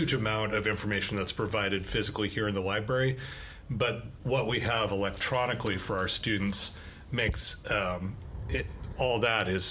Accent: Eugene, Oregon, United States; And that was at University of Oregon. I'm from Eugene.

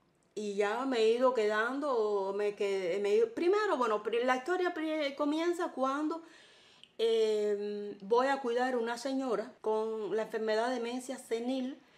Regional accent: Cienfuegos, Cuba; now in Havana, Cuba; De Cienfuegos.

